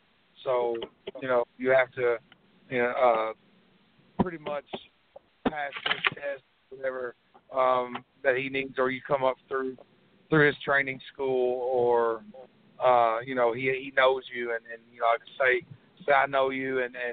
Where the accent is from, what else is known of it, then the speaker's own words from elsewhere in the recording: Georgetown, Kentucky, United States; and I'm from Georgetown, Kentucky